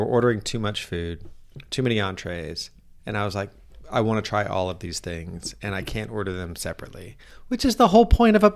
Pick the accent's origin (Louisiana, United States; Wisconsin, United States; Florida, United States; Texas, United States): Florida, United States; Orlando; We are in my hometown of Orlando, staging in Orlando, getting ready for our Disney trip.